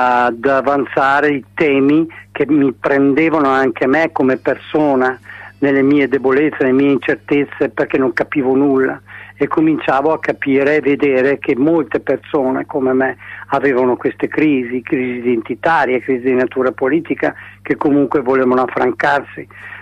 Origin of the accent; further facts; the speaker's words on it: Verona, Veneto, Italy; born there; sono nata a Verona e quindi ho abbracciato poi negli anni, io sono figlia di una famiglia cattolica